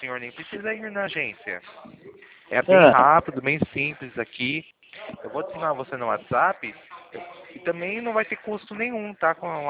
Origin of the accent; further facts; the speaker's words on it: Araras, São Paulo, Brazil; Sou daqui de Araras, São Paulo.